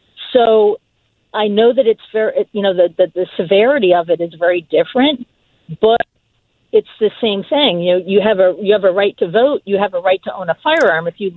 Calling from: Palm Springs, California, United States; Palm Springs.

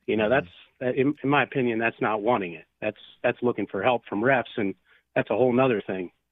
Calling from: Worcester, Pennsylvania, United States; No, out near Norristown.

